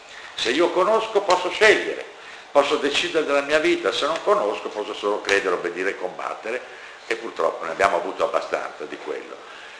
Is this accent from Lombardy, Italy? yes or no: yes; Milan, Lombardy, Italy; moved away as an adult; now in Rome, Italy; in questi miei 20 anni di romanità, gli altri 50 sono milanesi